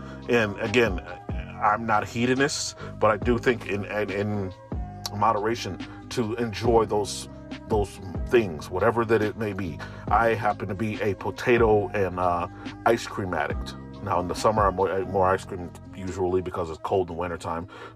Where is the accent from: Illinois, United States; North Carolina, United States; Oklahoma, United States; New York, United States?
Illinois, United States; Chicago; I grew up in a place where so many people didn't get to live to see the age of 18. I'm from Chicago, right?